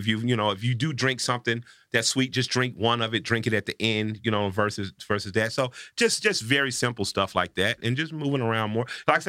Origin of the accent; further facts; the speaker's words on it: Atlanta, Georgia, United States; And I'm from Atlanta, home of Coca-Cola.